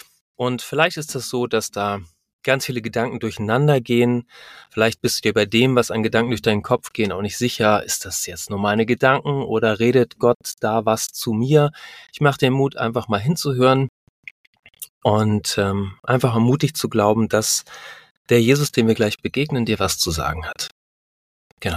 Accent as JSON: {"language": "German", "region": "Northern Germany", "country": "Germany", "said": "Für mich als Norddeutscher ein wunderbarer Geschmack."}